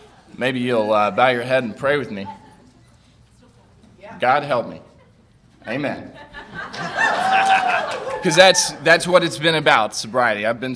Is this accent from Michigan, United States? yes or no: no; Kitty Hawk, North Carolina, United States; So I was born and I grew up in Kitty Hawk, North Carolina